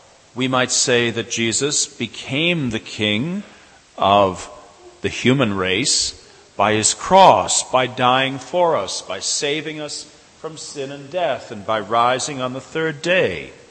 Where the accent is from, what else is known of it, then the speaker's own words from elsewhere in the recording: United States; and I'm American, so I'm sure it also surprised you.